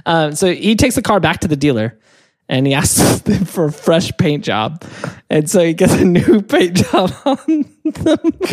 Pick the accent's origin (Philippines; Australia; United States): Australia; I'm from Australia, mate.